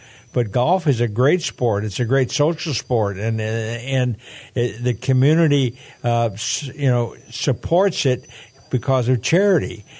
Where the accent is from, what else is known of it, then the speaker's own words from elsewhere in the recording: Michigan, United States; born there; I was born in Michigan.